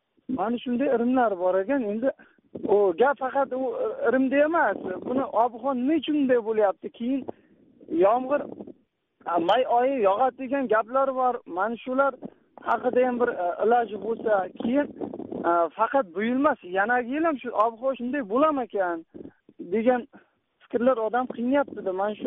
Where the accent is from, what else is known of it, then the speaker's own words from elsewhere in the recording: Qamashi, Qashqadaryo Region, Uzbekistan; Men Qashqadaryodanman. Qamashdan qishloqlardan.